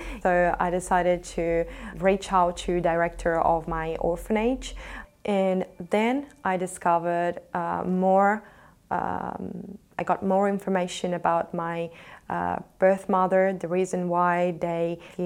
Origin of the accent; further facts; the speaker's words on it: Odesa, Odesa Oblast, Ukraine; I know that I come from Odessa. I knew it even before I could point out Odessa on the globe.